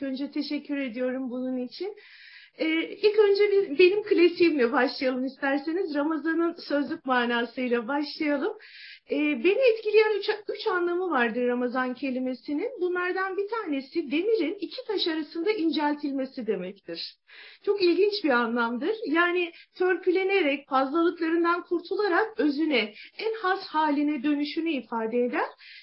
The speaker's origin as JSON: {"language": "Turkish", "region": "Uşak", "country": "Turkey", "tie": "born there", "said": "1974 Uşak doğumluyum."}